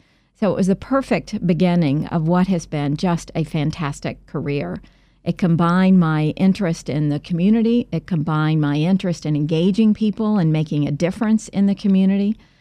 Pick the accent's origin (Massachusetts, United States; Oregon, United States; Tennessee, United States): Tennessee, United States; Memphis; I did have a terrific experience growing up in Memphis, Tennessee.